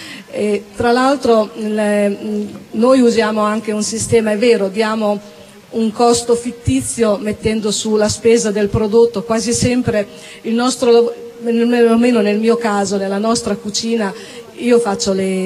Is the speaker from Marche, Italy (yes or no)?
yes; Pesaro, Marche, Italy; io come vi dicevo sono di Pesaro